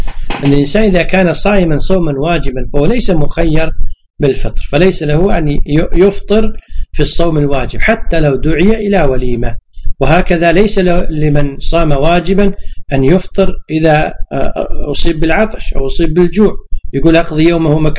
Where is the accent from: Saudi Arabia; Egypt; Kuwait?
Kuwait; فالأعراف عندنا في الكويت أن الإنسان إذا دخل وسلم يكون قد أوجب الوليمة وأوجب العرس